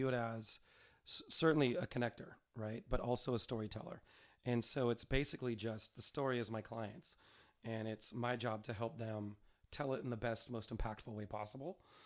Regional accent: Sacramento, California, United States; I grew up in Pocket, right? Yeah, Greenhaven.

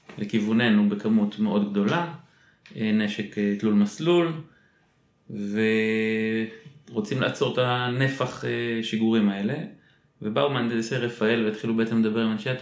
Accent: Haifa, Haifa District, Israel; אני חיפאי.

